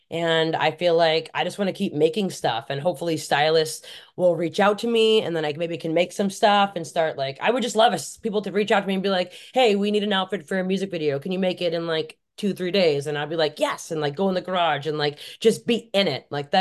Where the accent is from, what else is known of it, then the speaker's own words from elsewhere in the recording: Scotland, United Kingdom; because I'm Scottish and he's Scottish